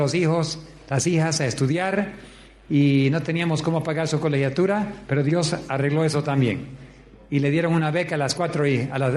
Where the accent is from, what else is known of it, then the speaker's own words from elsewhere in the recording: Bolivia; Mi señora y yo somos bolivianos, criados en Bolivia, pero no nacidos. Nos tuvimos que naturalizar.